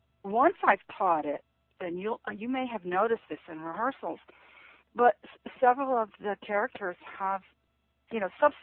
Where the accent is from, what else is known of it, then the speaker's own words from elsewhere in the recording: Connecticut, United States; moved away as an adult; now in Virginia, United States; So since I moved here to Virginia in the last 10 years, I stopped teaching. But mm-hmm. in my home state of Connecticut, I taught creative dance for many years and modern dance.